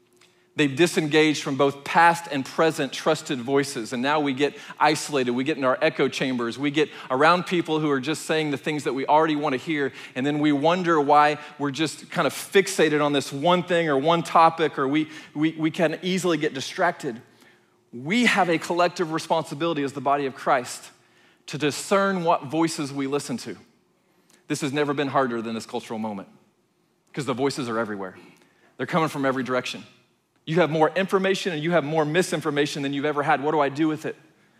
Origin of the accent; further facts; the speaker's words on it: Dallas, Texas, United States; I grew up in Dallas a lot, so I was a Dallas Cowboy fan.